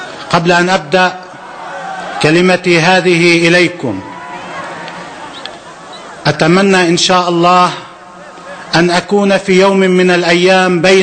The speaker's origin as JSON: {"language": "Arabic", "country": "Lebanon", "said": "هذه عادة سيئة يجب أن نقلع عنها كلبنانيين."}